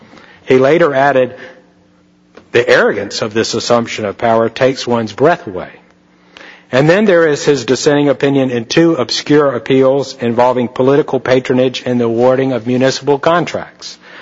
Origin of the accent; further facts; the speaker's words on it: Alabama, United States; But there's a good ending to this story from my home state. Not only did the other members of the Alabama Supreme Court faithfully apply the Roper decision